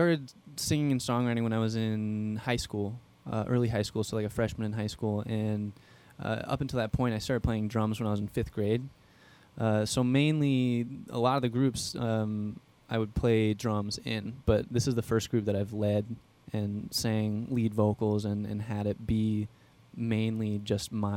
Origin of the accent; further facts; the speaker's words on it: Arizona, United States; now in Minneapolis, United States; And Minneapolis, I'm originally from Arizona, but Minneapolis, Minnesota is awesome music scene